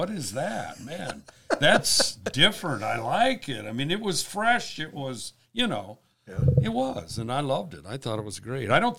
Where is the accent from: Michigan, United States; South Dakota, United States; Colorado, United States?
South Dakota, United States; Deadwood; I grew up in Deadwood, South Dakota